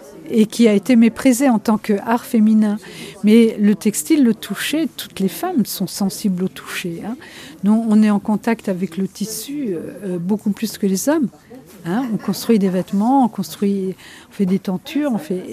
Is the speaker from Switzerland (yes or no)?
no; Normandy, France; moi je viens de la province, je suis normande, hein.